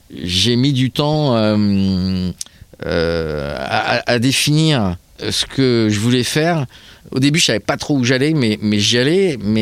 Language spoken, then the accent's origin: French; Normandy, France; Bah, je suis percheron, en fait, j'ai pas fait le choix. Je suis originaire du Perche.